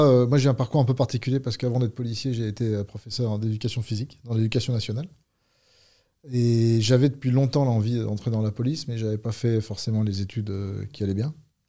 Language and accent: French; Paris, Île-de-France, France; Je suis parisien d'origine, un vrai parisien. Un petit séjour dans le sud de la France et je suis remonté sur Paris.